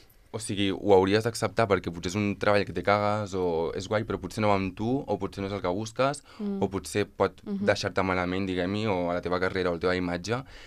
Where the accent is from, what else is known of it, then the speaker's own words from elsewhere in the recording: Catalonia, Spain; jo soc del Penedès i vaig començar a fer teatre allà des de ben petit i... Clar, ser d'un poble molt petit